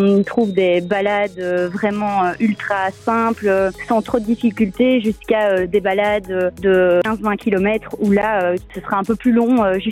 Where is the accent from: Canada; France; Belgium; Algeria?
Belgium; Wallonia; Il y a des balades surtout en terre de Meuse, donc c'est là d'où je viens, donc c'est la SB et le Condreau, passant par la vallée de la Meuse, donc du côté de Huy, Modave, Warem, etc. Donc ça c'est vraiment ma région.